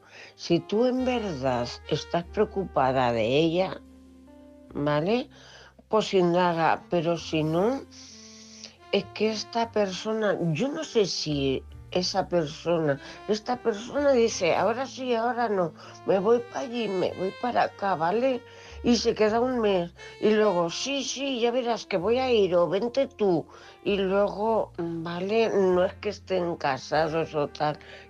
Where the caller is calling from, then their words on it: Cuenca, Castilla-La Mancha, Spain; corresponsal de Cuenca.